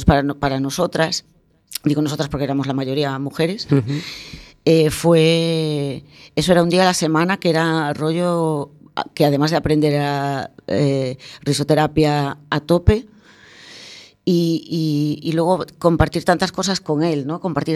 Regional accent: Galicia, Spain; yo como buena gallega que soy

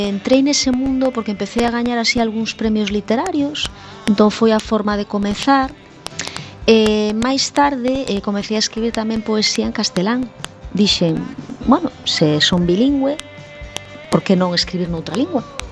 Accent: Ourense, Galicia, Spain; also born or lived in Madrid; no xornal La Región da miña terra de Ourense

